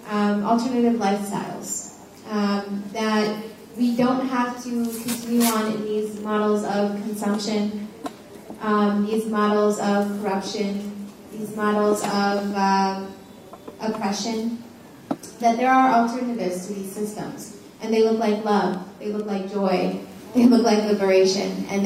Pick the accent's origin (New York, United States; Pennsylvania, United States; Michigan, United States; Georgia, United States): Michigan, United States; Flint; Hey y'all … I grew up in Flint, Michigan, and so obviously the Flint water crisis is really close to my heart.